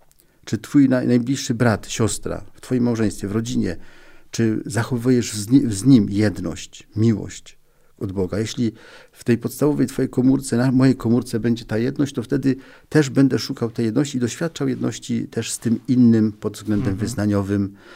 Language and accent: Polish; Rybnik, Silesian Voivodeship, Poland; Ja pochodzę z Górnego Śląska, urodzony w Rybniku jestem, gdzie są rodziny ewangelickie.